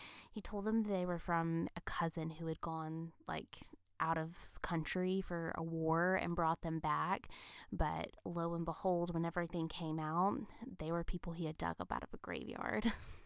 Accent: South Carolina, United States; And this one comes from my home state of South Carolina.

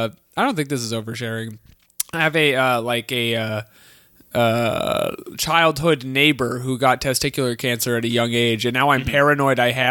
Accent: Ireland; As an Irishman, these are the details I'm looking for.

